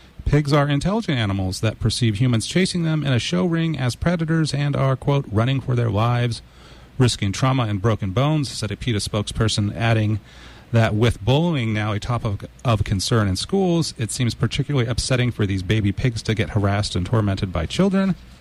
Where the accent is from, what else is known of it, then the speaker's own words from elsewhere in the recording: United States; I'm an American, so I'm not very good at geography either.